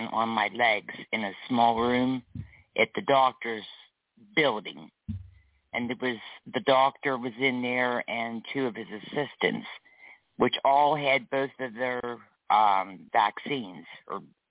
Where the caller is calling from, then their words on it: Pennsylvania, United States; I'm calling from Pennsylvania.